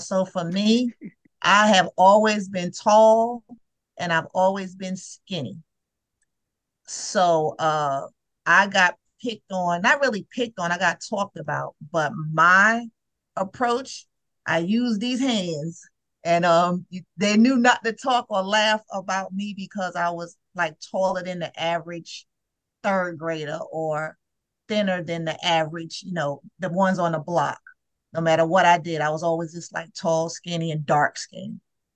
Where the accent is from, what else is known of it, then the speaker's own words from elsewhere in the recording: Brooklyn, New York, United States; I grew up in Brooklyn, so for my hair time was like in the 70s.